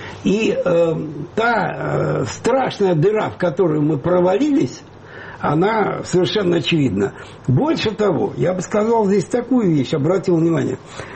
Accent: Russia; Ведь вы понимаете, я россиянин.

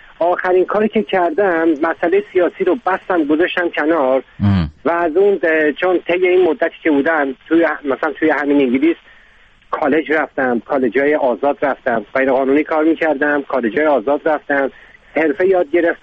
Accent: Iran; moved away; 23 سال پیش از ایران اومدم بیرون به خاطر مسئله سیاسی که داشتم.

